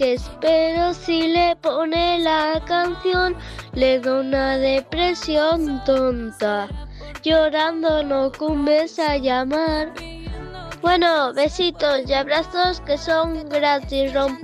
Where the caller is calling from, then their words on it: Vinaròs, Valencian Community, Spain; de Vinaro.